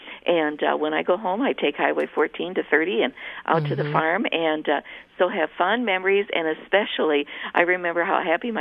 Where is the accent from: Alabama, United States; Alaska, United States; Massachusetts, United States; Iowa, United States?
Iowa, United States; Marshalltown; Well, my hometown is Marshalltown, Iowa.